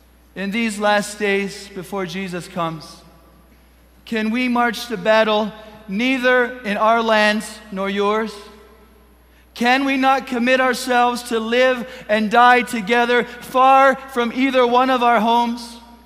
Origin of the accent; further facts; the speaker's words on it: Kenya; born there; I was born in Kenya.